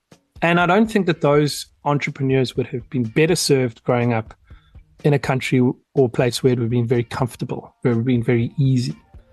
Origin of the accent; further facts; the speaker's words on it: South Africa; now in Houston, United States; And even myself now based in Houston, I'm really trying as much as I can to leverage the deposit I have from growing up in that country